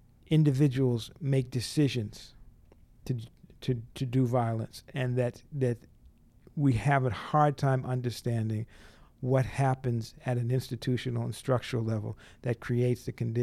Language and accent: English; Boston, Massachusetts, United States; I grew up in Roxbury in Boston, Massachusetts, and it became a very violent community.